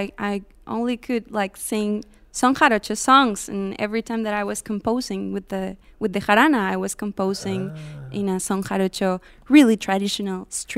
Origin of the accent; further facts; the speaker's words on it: Veracruz, Mexico; Yes, I'm from Veracruz.